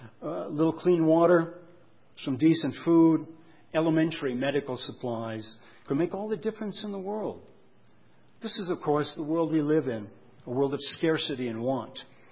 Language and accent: English; Litchfield, Minnesota, United States; also born or lived in Texas; I was from Litchfield, Minnesota, a town of 6,000 people, half the size of Steamboat. Didn't get out much until I moved away to Ambassador College in Texas.